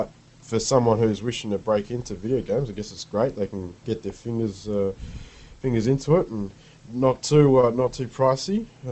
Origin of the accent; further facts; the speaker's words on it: Australia; Close enough to a couple, I'm Australian.